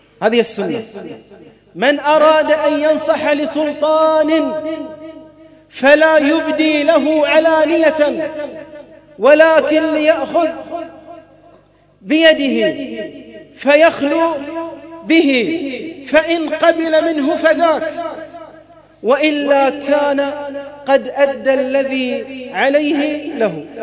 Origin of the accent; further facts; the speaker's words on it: Bahrain; فاللهم إنا نستودعك بلادنا البحرين